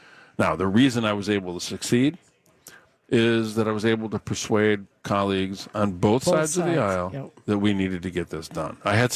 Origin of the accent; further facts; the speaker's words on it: Flint, Michigan, United States; My hometown.